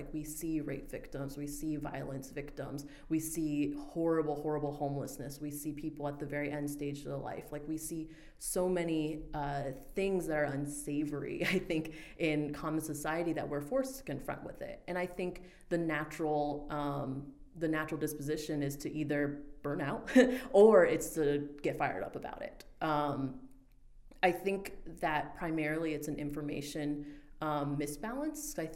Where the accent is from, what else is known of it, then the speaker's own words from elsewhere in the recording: Texas, United States; That being said, I'm from Texas. I trained in medical school in Texas.